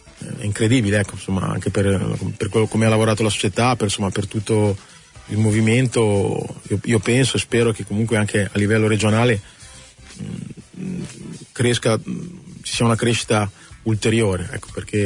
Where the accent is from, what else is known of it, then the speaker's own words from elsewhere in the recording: Liguria, Italy; born there; perché sono nato in Liguria, dove la Serie A non c'è mai stata